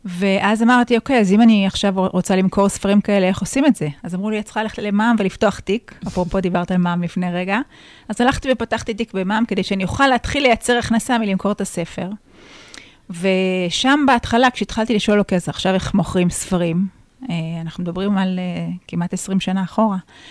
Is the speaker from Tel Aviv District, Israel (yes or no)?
no; Haifa District, Israel; ואני בעצם גדלתי בקריות, ילדה חכמה מהקריות